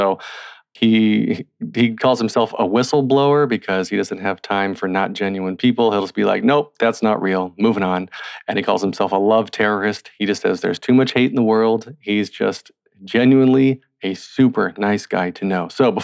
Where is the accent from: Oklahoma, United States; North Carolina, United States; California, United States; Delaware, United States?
North Carolina, United States; North Wilkesboro; That's where I'm from.